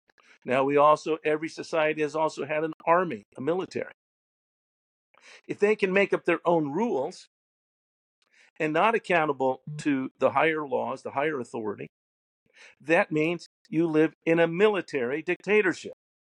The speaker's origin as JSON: {"language": "English", "country": "United States", "said": "And many Americans, and again, I'm one. I'm an American."}